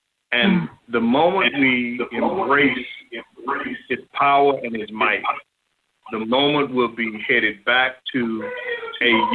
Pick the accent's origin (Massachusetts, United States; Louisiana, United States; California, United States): Louisiana, United States; And I'm from South Louisiana.